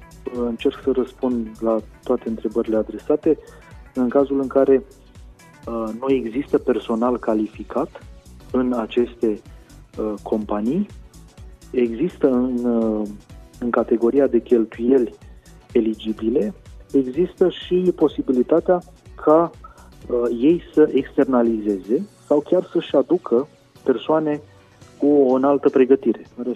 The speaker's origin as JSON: {"language": "Romanian", "town": "Iași", "region": "Iași County", "country": "Romania", "said": "E o mândrie pentru mine că sunt din Iași, e o mândrie pentru mine că am avut posibilitatea să studiez în Iași."}